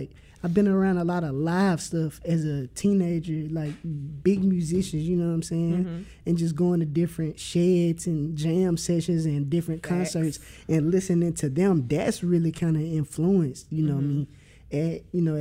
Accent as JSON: {"language": "English", "town": "Memphis", "region": "Tennessee", "country": "United States", "said": "Yeah, I'm from Raleigh. Exit 8."}